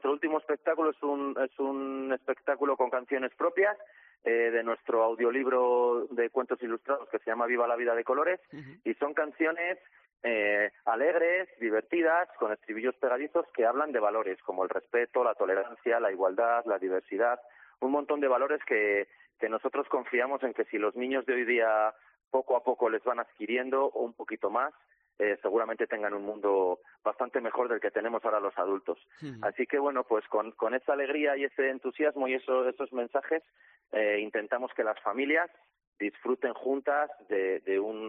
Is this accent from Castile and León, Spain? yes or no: yes; Valladolid, Castile and León, Spain; Nosotros somos de Valladolid.